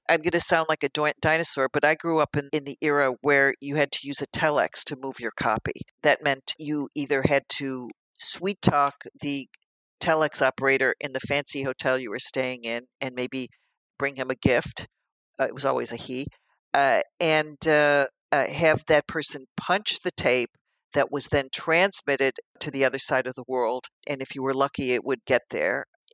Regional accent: United States; So I thought, as an American, I can bring a different perspective.

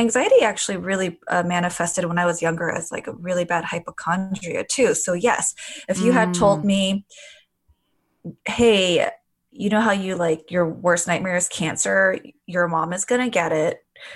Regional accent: Glendale, California, United States; sister and I were born in the US in LA, and we lived in various parts of LA, but for most of our lives, we grew up in Glendale.

